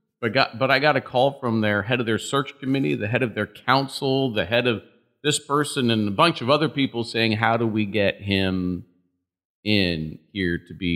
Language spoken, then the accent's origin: English; Hartford, Connecticut, United States; also born or lived in Marlborough; growing up in Hartford, having spent a bunch of time in Bloomfield, having a lot of friends in Bloomfield, very familiar with Bloomfield, and then having lived in Marlboro and other places before